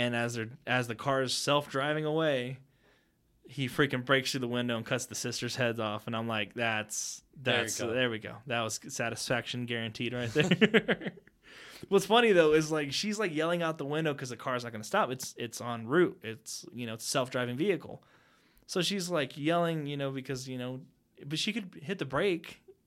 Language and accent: English; Texas, United States; because you're from we're from Texas. I'm born and raised here.